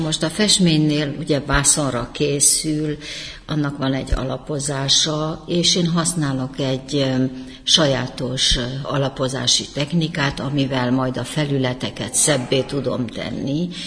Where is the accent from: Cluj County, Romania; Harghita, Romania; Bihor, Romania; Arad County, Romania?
Harghita, Romania; Joseni; Tehát imádom a szülőfalumat, a templomunkat, ami egy műemlék, a fenyőfáinkat, amivel Gyergyó alfalu körbe van véve.